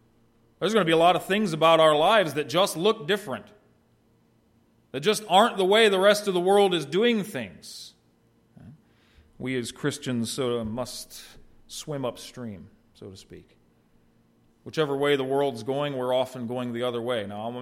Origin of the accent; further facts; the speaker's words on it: Ohio, United States; moved away; also born or lived in West Virginia; Because where I grew up in Ohio, up and down were determined by the compass points, north and south.